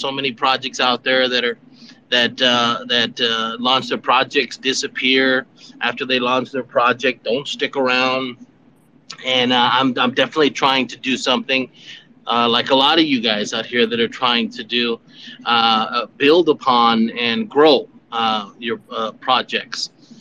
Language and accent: English; Miami, Florida, United States; moved away as an adult; All right, I'm originally from Florida, Dade County, Miami in the house. And I came down here in 2009 in California.